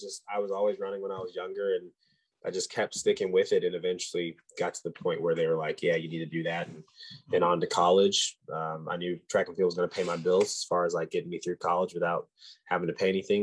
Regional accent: Louisville, Kentucky, United States; also born or lived in Alaska; When I got to middle school, I moved from Alaska back to Louisville, where I was born actually. And Louisville, Kentucky is just basketball city.

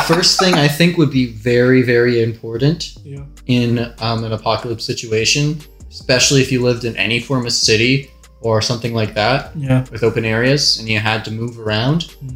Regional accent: Canada; Now that I'm used to it, I'm Canadian.

